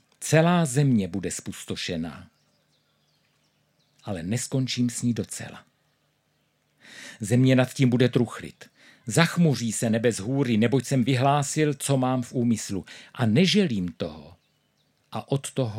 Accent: Brno, South Moravian Region, Czechia; Jsem z Brna, ze sboru v Kounicově. Celý život patřím k tomu sboru.

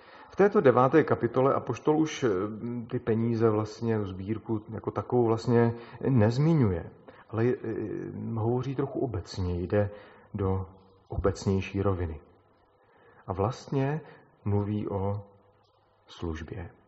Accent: Moravian-Silesian Region, Czechia; bylo tam fajně, jak se říká u nás, na Ostravsku

